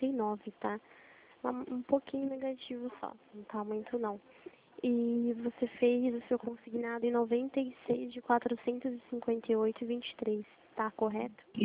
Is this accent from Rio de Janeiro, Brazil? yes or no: no; Limeira, São Paulo, Brazil; Eu sou de Limeira.